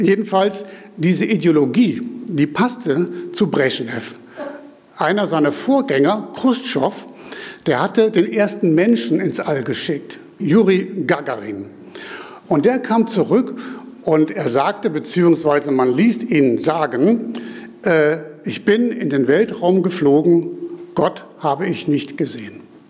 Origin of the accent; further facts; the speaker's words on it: Cologne, North Rhine-Westphalia, Germany; Meine Frau und ich, wir kommen ja beide aus Köln und ich selber wohnte während Schule und Studium am Stadtrand von Köln